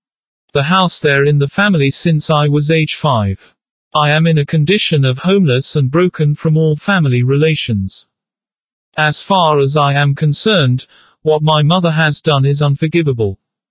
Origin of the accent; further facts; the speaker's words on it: California, United States; She being a former 911 emergency dispatch operator for the San Bernardino County here in my hometown.